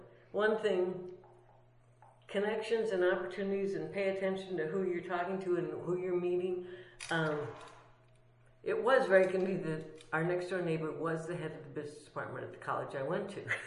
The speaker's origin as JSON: {"language": "English", "region": "Minnesota", "country": "United States", "tie": "born or raised there", "said": "I grew up in Minnesota."}